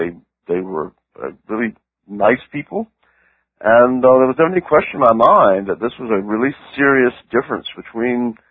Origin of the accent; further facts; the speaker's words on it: the South, United States; As a Southerner, I can criticize the South, as I said at the NPI meeting.